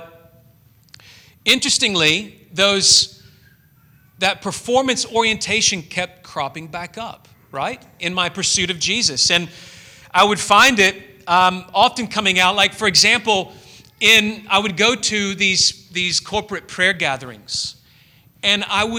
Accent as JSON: {"language": "English", "town": "Memphis", "region": "Tennessee", "country": "United States", "tie": "born or raised there", "said": "I grew up in a somewhat wealthy suburb of my hometown of Memphis, and it was at least wealthy from outward appearance."}